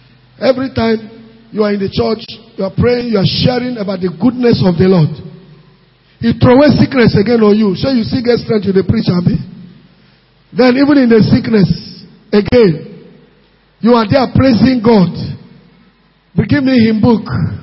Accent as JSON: {"language": "English", "country": "Nigeria", "said": "I came from Nigeria."}